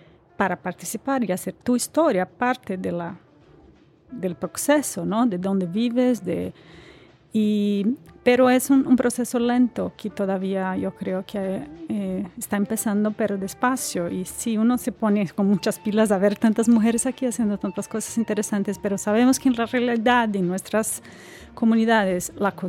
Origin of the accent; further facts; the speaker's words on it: Brazil; Spanish is a second language; moved away as an adult; now in United States; Como yo, soy brasileña, vivo aquí hace casi 20 años.